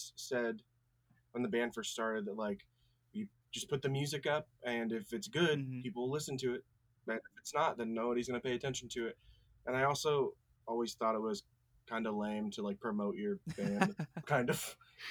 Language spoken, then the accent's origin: English; St. Joseph, Missouri, United States; and I grew up in St. Joe, and I think St. Joe's a pretty okay city.